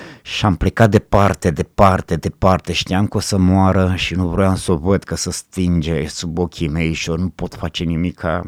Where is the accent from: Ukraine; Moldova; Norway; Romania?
Romania; Ploiești, Prahova; born there; now in Timișoara, Romania; M-am născut în Ploiești, încerc să-mi caut locul